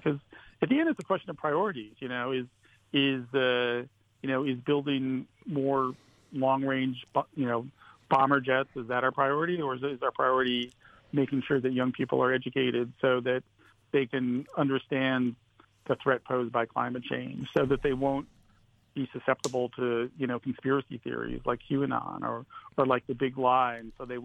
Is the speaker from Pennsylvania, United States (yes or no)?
yes; Pennsylvania, United States; I'll give you an example in my home state of Pennsylvania.